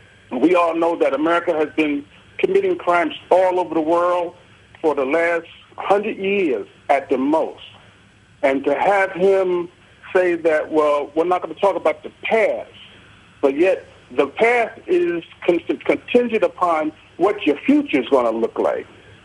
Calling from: Mount Vernon, New York, United States; Yes, George, I'm calling from Mount Vernon, New York.

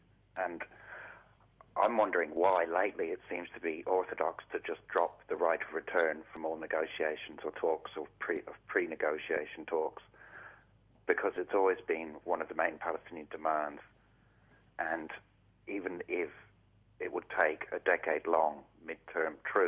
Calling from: Roscommon, Connacht, Ireland; calling from Roscommon in Ireland.

